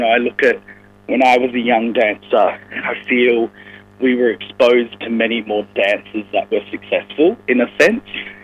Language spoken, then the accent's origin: English; Perth, Western Australia, Australia; moved away as an adult; now in Sydney, Australia; I grew up in Perth and then owned a dance studio at 17. And then at 21, I decided to make the big move to Sydney.